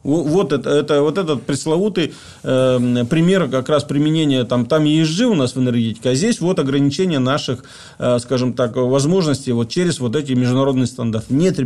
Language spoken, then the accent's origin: Russian; Siberia, Russia; now in Saint Petersburg, Russia; Сибирь большая, поэтому мне кажется, что я вот год с небольшим здесь, да, в Питере, мне кажется, что Сибирь подвинулась к Питеру